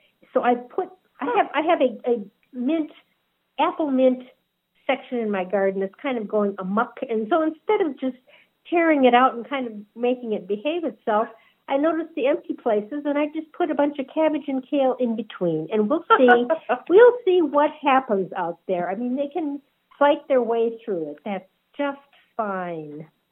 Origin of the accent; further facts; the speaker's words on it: Wisconsin, United States; I grew up in Wisconsin, and the lot where our house was really sandy.